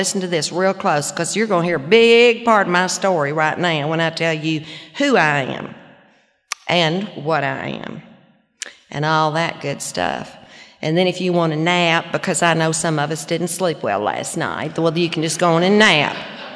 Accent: Little Rock, Arkansas, United States; I was born and raised in Little Rock, and I came from an average middle-class family.

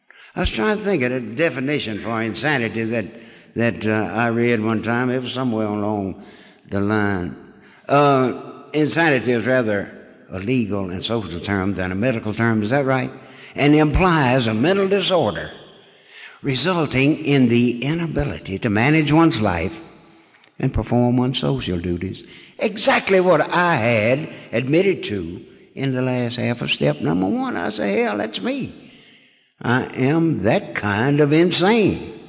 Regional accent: Louisiana, United States; I was brought up down in Louisiana. I was Catholic.

